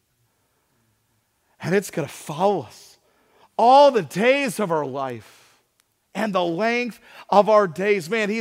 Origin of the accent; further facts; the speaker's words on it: Atlanta, Georgia, United States; I grew up in Atlanta, Georgia, on the north side of town.